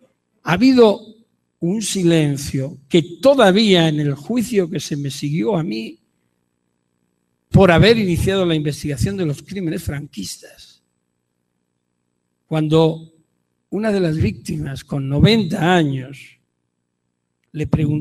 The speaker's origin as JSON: {"language": "Spanish", "country": "Spain", "said": "Hoy, sin embargo, no me siento tan orgulloso de hablar como español."}